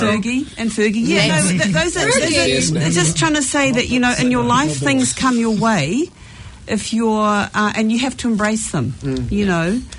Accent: New Zealand; I'm a New Zealander, obviously.

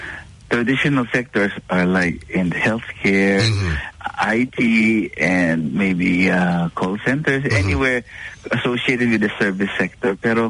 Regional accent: Manila, Metro Manila, Philippines; also born or lived in Cainta; Mestizo po ako eh. Although I grew up in Metro Manila, mother ko po Bicolana, and father ko is from, I think his grandfather was from Navotas. May konting Chinese blood po ako.

